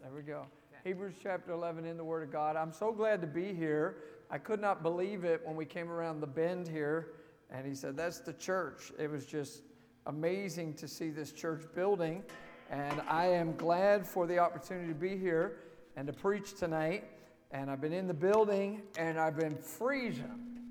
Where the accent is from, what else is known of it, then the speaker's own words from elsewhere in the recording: New Jersey, United States; And I am from New Jersey.